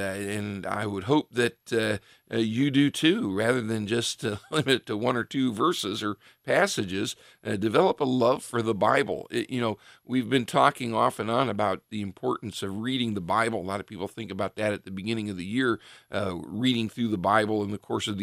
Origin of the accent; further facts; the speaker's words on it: Richfield, Ohio, United States; I went to the Revere school systems here locally, and growing up in Richfield, we had a small library in Richfield, and fortunately it was a branch of the Akron Summit County Library System